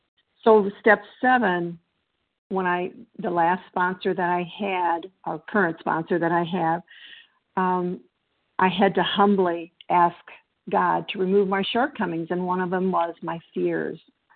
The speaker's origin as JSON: {"language": "English", "region": "Illinois", "country": "United States", "said": "I'm from Illinois, and so grateful to be here"}